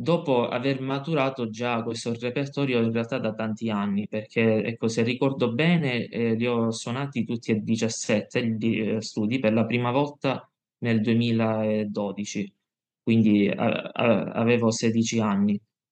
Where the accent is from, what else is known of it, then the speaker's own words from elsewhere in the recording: Gela, Sicily, Italy; born there; Che da Gela, il mio paese di nascita, mi portavano per 3 volte alla settimana a Catania